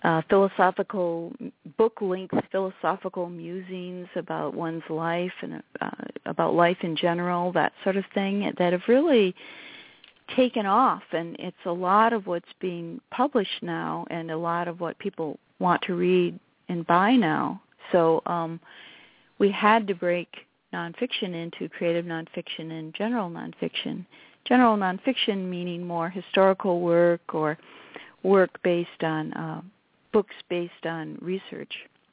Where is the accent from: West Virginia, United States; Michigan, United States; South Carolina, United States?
Michigan, United States; Detroit; And one day, I grew up in Detroit, and one day my high school English teacher brought me two poetry books.